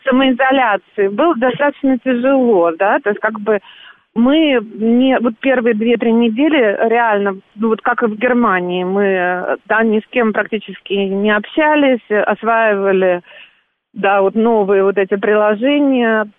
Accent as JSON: {"language": "Russian", "region": "Saint Petersburg", "country": "Russia", "tie": "born or raised there", "also_born_or_lived": "Berlin / Toronto", "lives_now": "Vienna, Austria", "said": "я сама из Петербурга родом, выросла"}